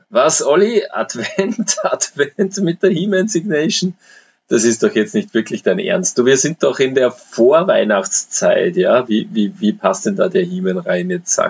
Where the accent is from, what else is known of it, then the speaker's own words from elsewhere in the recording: Austria; Alufolie sagt man ja bei uns in Österreich auch